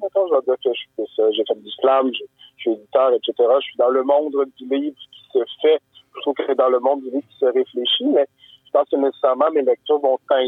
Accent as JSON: {"language": "French", "town": "Windsor", "region": "Quebec", "country": "Canada", "tie": "born or raised there", "said": "J'ai grandi à Windsor, qui est une ville assez industrielle avec la Domtar."}